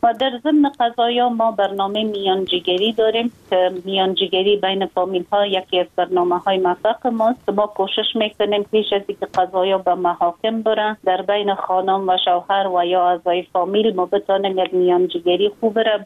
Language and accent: Persian; Afghanistan; ما یک خانم مسلمان هستم، از افغانستان هستم